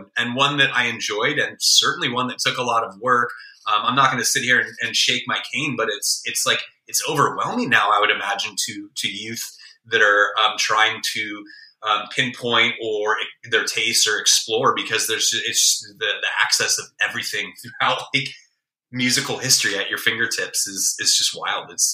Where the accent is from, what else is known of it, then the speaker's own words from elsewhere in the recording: California, United States; growing up in the Bay Area, or to a degree, any urban environment for that matter